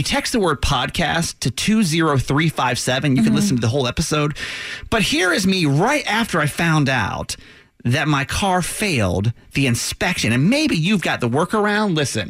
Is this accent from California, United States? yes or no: yes; California, United States; now in Baltimore, United States; We came from California